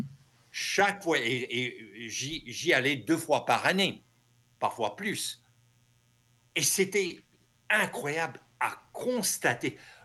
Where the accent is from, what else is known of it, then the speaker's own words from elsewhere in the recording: United States; En tant qu'Américain, je vais revenir sur cela.